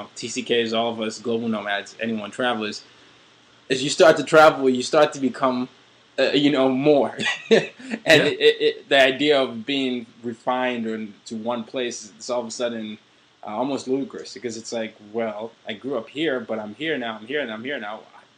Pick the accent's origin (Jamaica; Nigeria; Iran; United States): Nigeria; I'm West Africa for me and America as well, because I'm West African. I'm Nigerian